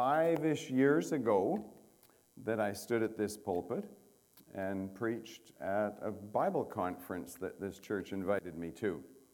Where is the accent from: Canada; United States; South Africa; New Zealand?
Canada; I'm a Canadian.